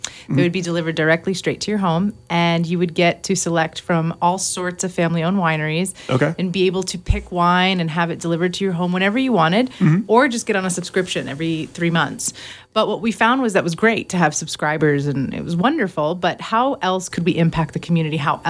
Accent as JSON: {"language": "English", "country": "Italy", "said": "No, I'm from Italy."}